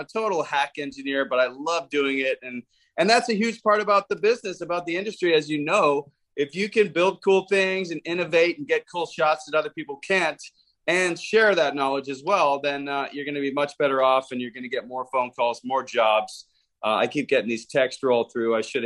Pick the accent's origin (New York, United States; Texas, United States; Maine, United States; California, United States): New York, United States; New York City; born there; I was born in New York City in 1977.